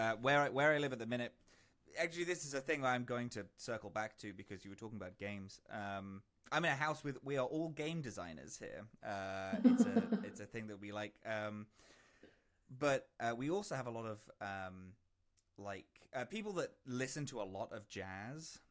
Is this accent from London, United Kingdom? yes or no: yes; London, United Kingdom; now in Toronto, Canada; I'm from London, in the UK originally, and I currently live in Toronto in Canada.